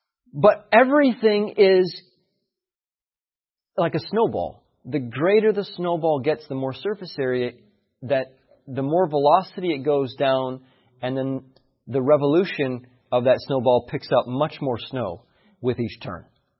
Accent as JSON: {"language": "English", "country": "United States", "said": "And, you know, I'm fully American. I love this country."}